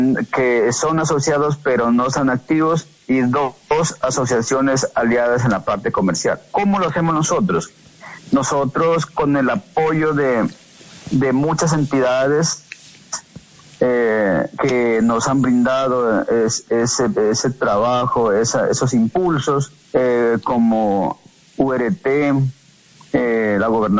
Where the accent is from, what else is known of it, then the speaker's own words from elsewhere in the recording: Colombia; donde se refleja la paz de todos nosotros como colombianos.